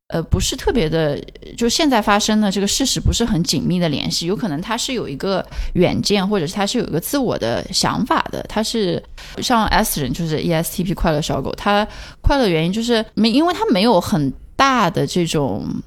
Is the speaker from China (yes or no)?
yes; China; 作为中国人嘛，就是大家都很务实